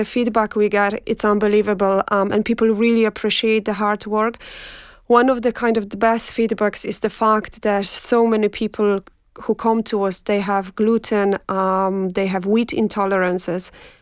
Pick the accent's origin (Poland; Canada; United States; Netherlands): Poland; moved away; I come from Poland. I've been living here with my family and my husband for last nearly 19 years. We initially came just for 1 year and it turned into 19 years.